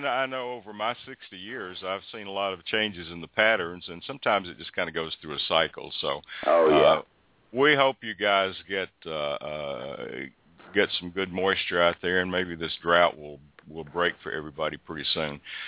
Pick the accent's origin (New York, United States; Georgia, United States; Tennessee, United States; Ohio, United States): Tennessee, United States; I'm just about 45 miles east of Nashville.